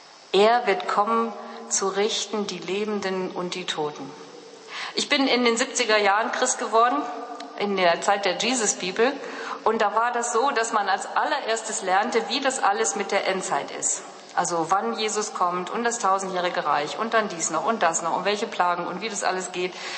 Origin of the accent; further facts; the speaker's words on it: Duisburg, North Rhine-Westphalia, Germany; ich komme ja aus Duisburg, Ruhrpott